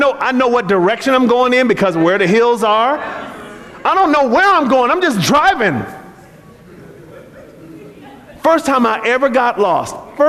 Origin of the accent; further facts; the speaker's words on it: California, United States; I grew up here in the Bay Area, so I'm used to seeing hills everywhere.